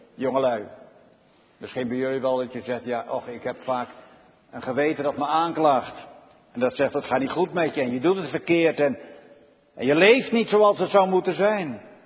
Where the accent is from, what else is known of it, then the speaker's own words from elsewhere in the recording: Netherlands; ik heb als Nederlander, u ook, wij hebben onze rechten. Wij mogen bijvoorbeeld, wij mogen de bescherming inroepen van de overheid in allerlei dingen. Wij genieten allerlei mooie dingen als Nederlander.